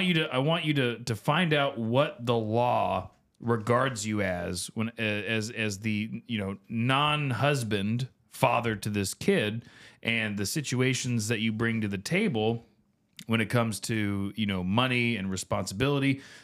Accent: Bluefield, West Virginia, United States; born there; moved away; also born or lived in Florida; I was born in Bluefield, West Virginia.

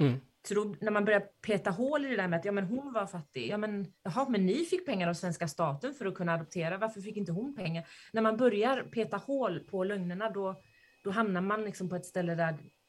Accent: Medellín, Antioquia, Colombia; Medellin.

